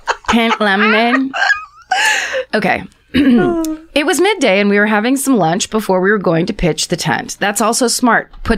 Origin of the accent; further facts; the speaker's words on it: New England, United States; Don't worry, I'm from New England. Everything is wet and I wasn't worried about wildfires.